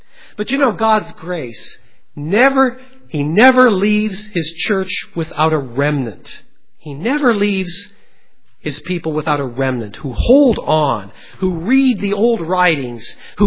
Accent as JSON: {"language": "English", "town": "Pella", "region": "Iowa", "country": "United States", "tie": "born or raised there", "also_born_or_lived": "South Africa", "said": "Many of them fled to the Netherlands, which is why in my hometown of Pella, you have people who are Reformed, but their last name is French. I lived in South Africa for 2 years."}